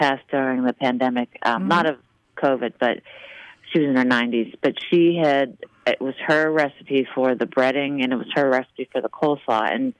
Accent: Pittsburgh, Pennsylvania, United States; now in Chicago, United States; Where I grew up in Pittsburgh, it was funny, they used to put out a special publication from the newspaper of all the fish fries.

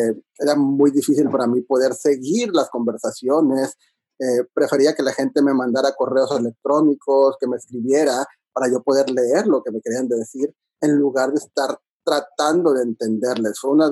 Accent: Monterrey, Nuevo León, Mexico; moved away as an adult; Yo crecí prácticamente, nací y crecí en Monterrey y nunca dejé mi ciudad hasta que tuve la oportunidad de venirme a estudiar una maestría en composición de teatro musical en NYU.

